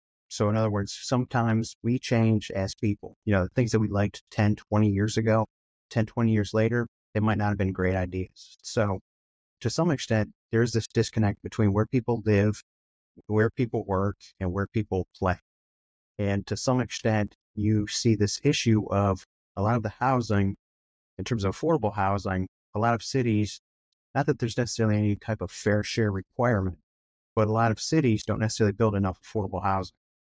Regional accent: Cleveland Heights, Ohio, United States; I grew up in Cleveland Heights on the east side of Cleveland, Ohio

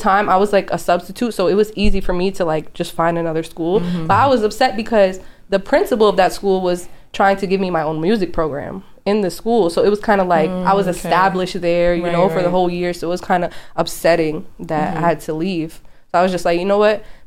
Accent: Queens Village, New York, United States; moved away as an adult; now in Long Island, United States; I'm from Queens Village. I moved to Long Island when I was like 22, 23.

